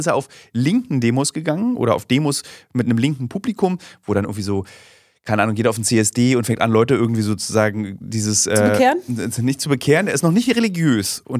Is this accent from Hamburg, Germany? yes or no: no; Berlin, Germany; Ich bin halt Berliner